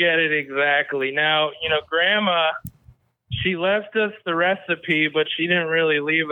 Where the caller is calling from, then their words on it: Cedarburg, Wisconsin, United States; I'm calling from Cedarburg, Wisconsin.